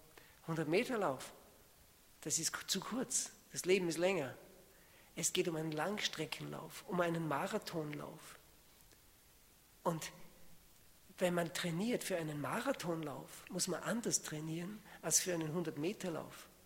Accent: Austria; Als ich jung war, war ich fasziniert von den Skifahrern. Bei uns in Österreich, da kann man gut Skifahren.

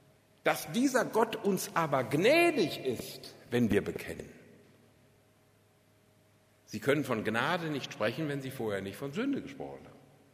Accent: Bünde, North Rhine-Westphalia, Germany; Bünde, ist ja meine Heimat.

